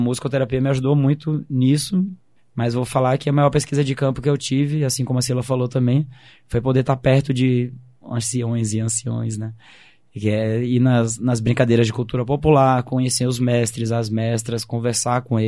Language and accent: Portuguese; Pernambuco, Brazil; now in Curitiba, Brazil; sou lá de Pernambuco, moro aqui em Curitiba há 11 anos.